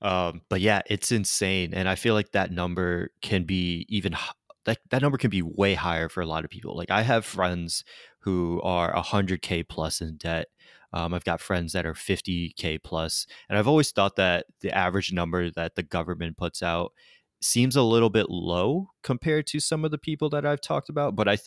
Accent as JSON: {"language": "English", "region": "Connecticut", "country": "United States", "said": "like even I'm originally from Connecticut and seeing how much UConn costs for just in-state tuition"}